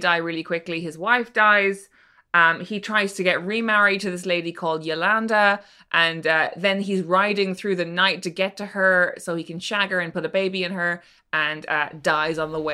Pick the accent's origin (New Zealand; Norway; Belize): Norway; Yeah, exactly. I'm from Norway and this is normal.